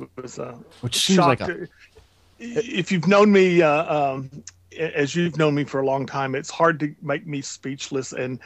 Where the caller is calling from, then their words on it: Flower Mound, Texas, United States; I am actually sitting in my library in Flower Mound, Texas.